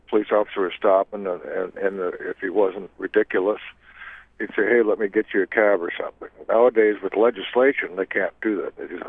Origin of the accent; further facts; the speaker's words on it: Redwood City, California, United States; I grew up in California, as I say, in Redwood City, and went to high school there